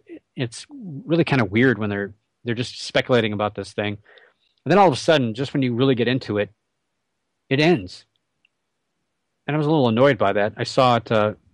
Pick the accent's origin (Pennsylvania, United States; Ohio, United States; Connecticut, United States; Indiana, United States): Indiana, United States; Muncie; born there; I was born in Muncie, Indiana, for starters, which is cool.